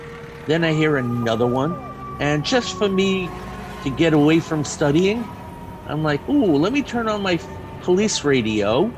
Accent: Brooklyn, New York, United States; I grew up in Brooklyn. I went to college in New York City.

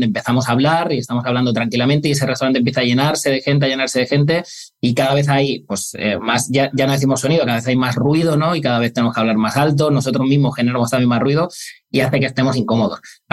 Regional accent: Granada, Andalusia, Spain; yo soy de Granada

